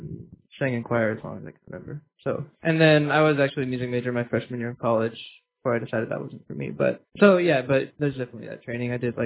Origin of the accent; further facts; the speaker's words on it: Texas, United States; We're from Texas.